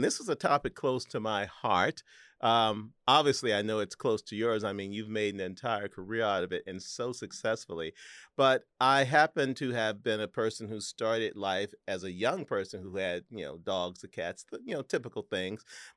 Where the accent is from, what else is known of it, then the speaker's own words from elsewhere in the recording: St. Louis, Missouri, United States; back in my hometown of St. Louis, Missouri.